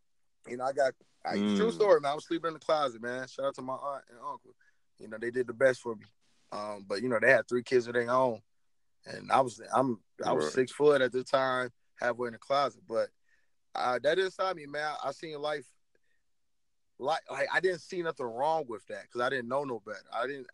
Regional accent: the South, United States; because I came from the South, man. You know, the South.

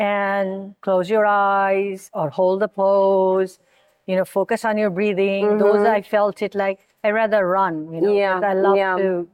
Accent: Kolkata, West Bengal, India; born there; I was born in India, Calcutta, and I started practicing when I was age 4.

